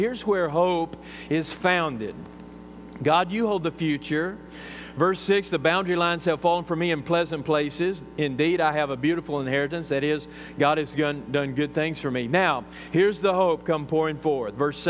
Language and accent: English; Texas, United States; I come from West Texas. Any day it rains is a good day.